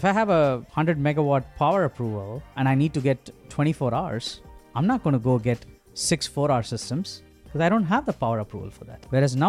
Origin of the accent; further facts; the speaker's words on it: India; I'm originally from India, in case you can't tell.